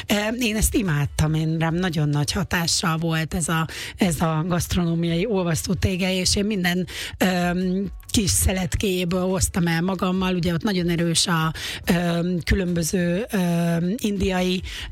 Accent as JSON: {"language": "Hungarian", "country": "Hungary", "moved": "as an adult", "said": "Magyar vagyok, és az is maradtam."}